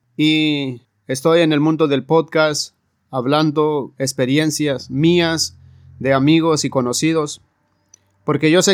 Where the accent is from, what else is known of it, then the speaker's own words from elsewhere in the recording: Mexico; de donde yo vengo, en México es un país conocido que somos de familia grande